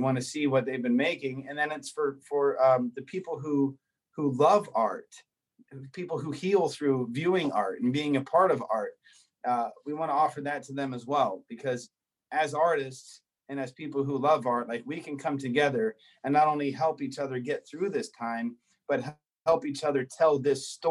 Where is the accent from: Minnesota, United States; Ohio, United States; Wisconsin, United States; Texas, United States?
Ohio, United States; Stow; I remember coming here a lot. I grew up in Stowe, but for whatever reason, we used to hang out here at the river.